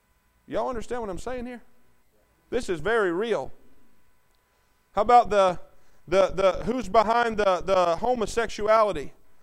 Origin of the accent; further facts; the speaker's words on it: United States; it burdens me as an American